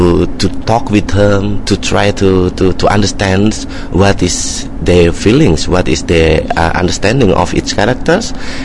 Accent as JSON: {"language": "English", "country": "Indonesia", "tie": "born or raised there", "said": "me myself, you know, I grew up in Indonesia, which also, you know, is very East."}